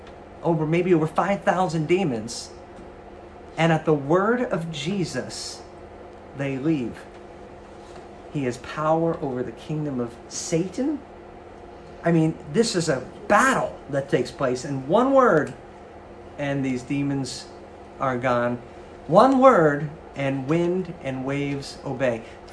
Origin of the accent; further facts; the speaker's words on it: New York, United States; maybe it's because I'm from New York, but I like some green.